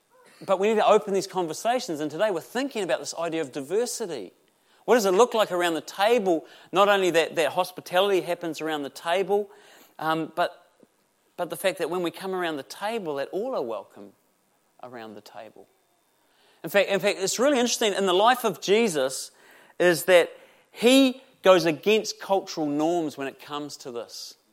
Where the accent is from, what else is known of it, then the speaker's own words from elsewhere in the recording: New Zealand; because I'm a Kiwi